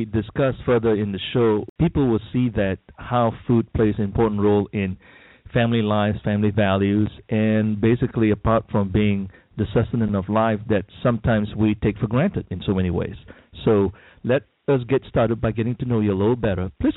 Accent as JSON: {"language": "English", "country": "Malaysia", "tie": "born or raised there", "moved": "yes", "said": "giving me the opportunity to reminisce my childhood years growing up in Malaysia."}